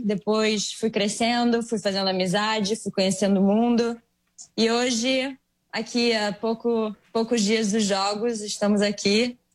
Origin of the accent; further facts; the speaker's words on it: São Paulo, Brazil; born there; now in Rio de Janeiro, Brazil; eu tenho 30 anos, nasci em São Paulo, mas hoje eu moro no Rio.